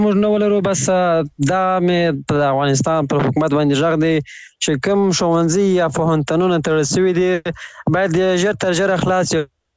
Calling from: Iran; ما د ایران هیواد د شهر اساسه سره میاړی کنیول

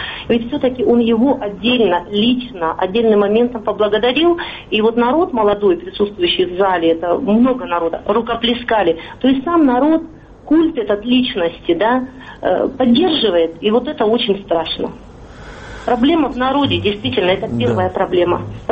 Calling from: Irkutsk, Irkutsk Oblast, Russia; Я из Иркутска

